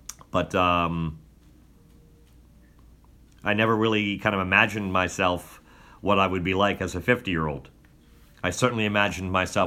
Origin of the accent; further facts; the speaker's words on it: York, Pennsylvania, United States; I grew up in the city and then around the city of York, Pennsylvania, moving 5 or 6 times in that area before I graduated from high school.